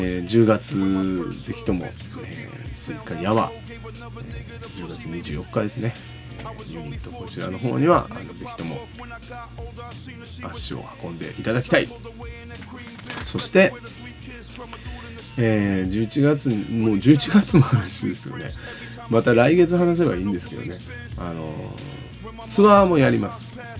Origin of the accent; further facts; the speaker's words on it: Takarazuka, Hyogo, Japan; 俺宝塚出身なんですけども、